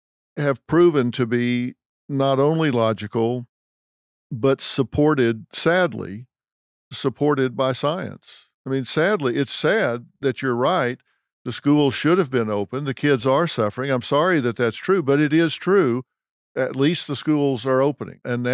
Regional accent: Texas, United States; I'm from Texas, so when I say it, I do it.

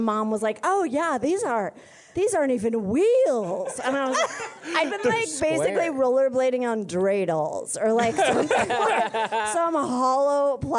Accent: New Hope, Minnesota, United States; I grew up in a suburb of Minneapolis called New Hope.

